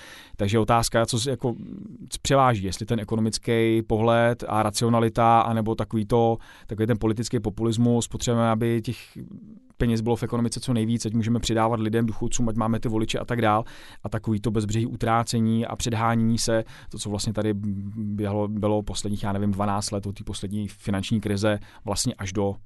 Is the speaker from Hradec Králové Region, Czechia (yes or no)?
no; Pardubice, Pardubice Region, Czechia; Tím, že to stavím v Pardubicích, v mém rodném městě, kde funguju, podnikám, žiju, kde moje děti chodí do školy.